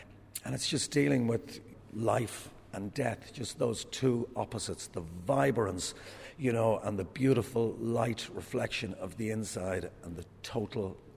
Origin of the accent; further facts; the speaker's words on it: Ballymun, County Dublin, Ireland; I was one of 10 children. We grew up in Cedarwood Road in Ballymun, old Ballymun.